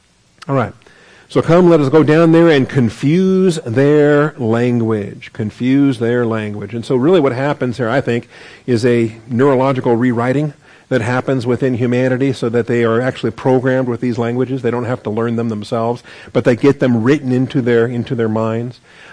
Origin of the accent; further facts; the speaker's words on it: Washington, United States; And I grew up in Washington, so we had Oregonians that we were concerned about, right?